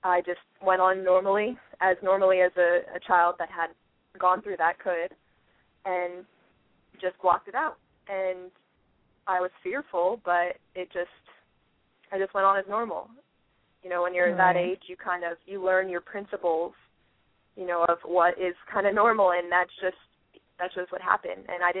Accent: Cape May Court House, New Jersey, United States; Well, I grew up around the shore, around the beach.

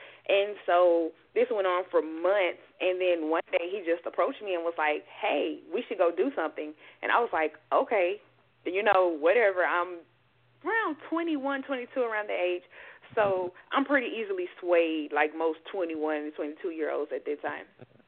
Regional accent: Mississippi, United States; So I am from Mississippi. So I'm from deep down south. I'm from Mississippi, born and raised.

